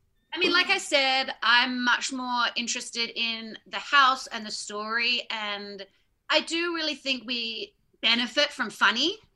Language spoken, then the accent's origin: English; Australia; I mean, I'd probably be great at swimming. I'm Australian. Like, I'm a good swimmer.